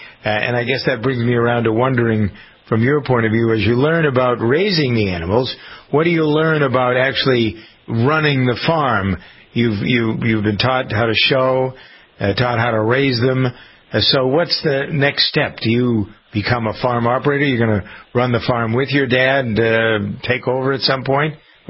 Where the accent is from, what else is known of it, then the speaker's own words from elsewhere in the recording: Framingham, Massachusetts, United States; I grew up in Framingham and started working on a dairy farm.